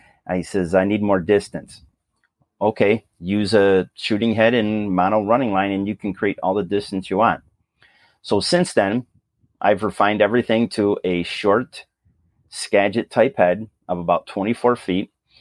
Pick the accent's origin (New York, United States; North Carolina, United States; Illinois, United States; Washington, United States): New York, United States; Rochester; So I grew up in a city called Rochester, Western New York, actually. I grew up on Lake Ontario